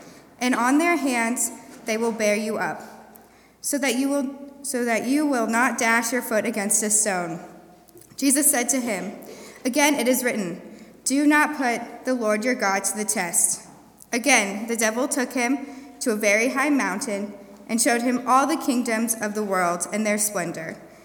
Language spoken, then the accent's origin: English; Highlands Ranch, Colorado, United States; I grew up in Highlands Ranch, Colorado, and I loved church.